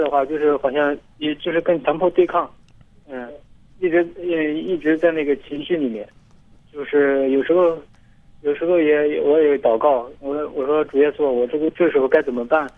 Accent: Anhui, China; 是的，我是安徽的。

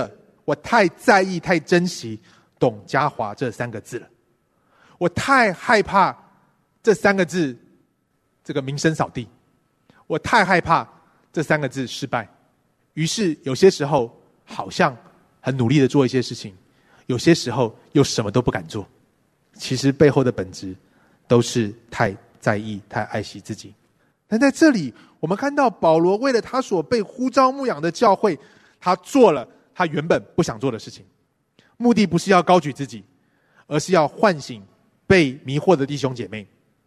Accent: Taipei, Taiwan; 我从小就在台北荣总里面长大，不是住院，是不是一根刺使我住院，是我妈妈在荣总里面工作，所以我们住在荣总的宿舍。

